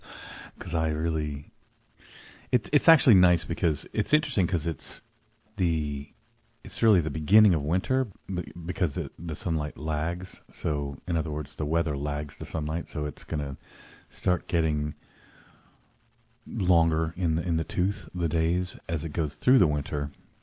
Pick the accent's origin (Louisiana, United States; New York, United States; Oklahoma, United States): Oklahoma, United States; now in Champaign-Urbana, United States; When I grew up in Oklahoma, I didn't really know any farmers